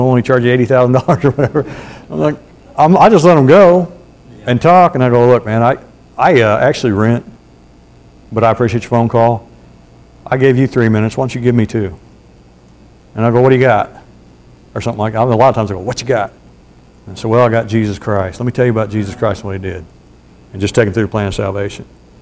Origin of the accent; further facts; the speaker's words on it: United States; I said, look, I'm an American.